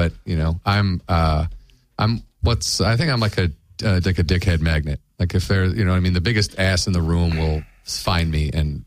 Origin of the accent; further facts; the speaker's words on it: Warrenville, Illinois, United States; I'm from a town called Warrenville. It's the it's a southwest suburban town from like 45 minutes from the city, an hour.